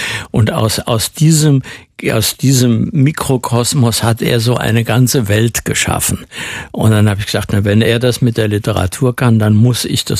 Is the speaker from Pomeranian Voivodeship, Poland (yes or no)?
yes; Gdańsk, Pomeranian Voivodeship, Poland; die Adresse von der Straße in Danzig-Langfuhr, im Vorort von Danzig, wo ich aufgewachsen bin.